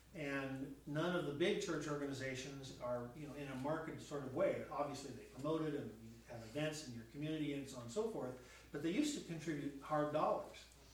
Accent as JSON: {"language": "English", "town": "Portland", "region": "Oregon", "country": "United States", "tie": "born or raised there", "said": "which was the name of the congregation I grew up in Northeast Portland"}